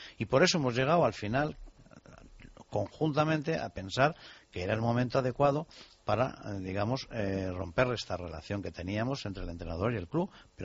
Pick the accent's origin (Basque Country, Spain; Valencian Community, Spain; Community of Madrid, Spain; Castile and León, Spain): Community of Madrid, Spain; Madrid; nací aquí en Madrid, que voy desde los 4 años al fútbol